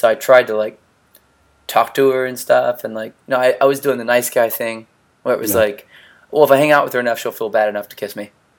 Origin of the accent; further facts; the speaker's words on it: Florida, United States; Yeah, I'm from Florida. Yeah, from North Florida.